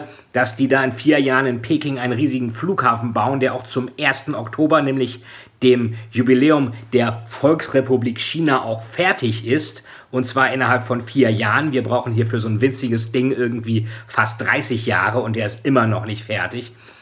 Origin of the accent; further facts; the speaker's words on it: Lilienthal, Lower Saxony, Germany; also ich bin in Lilienthal zur Schule gegangen, in Niedersachsen